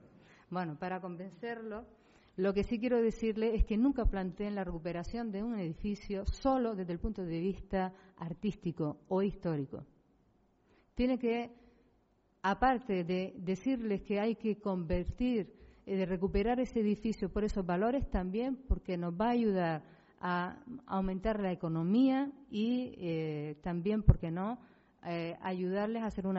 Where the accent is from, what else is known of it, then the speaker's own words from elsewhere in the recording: Arucas, Canary Islands, Spain; yo soy de Arucas